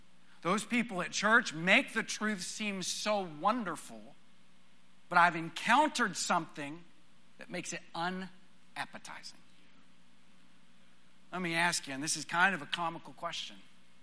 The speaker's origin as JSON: {"language": "English", "region": "Texas", "country": "United States", "tie": "born or raised there", "said": "When I was growing up in West Texas, and I thought about this because I was out there preaching last Sunday, preached in my home church"}